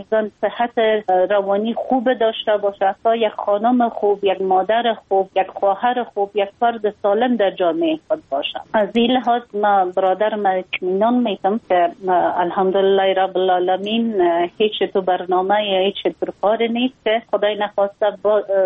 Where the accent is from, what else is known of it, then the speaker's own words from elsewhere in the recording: Afghanistan; ما یک خانم مسلمان هستم، از افغانستان هستم